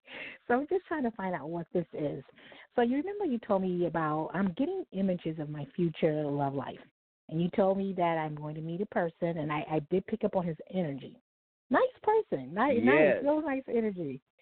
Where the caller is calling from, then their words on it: Brooklyn, New York, United States; Right now I'm calling from Brooklyn, New York.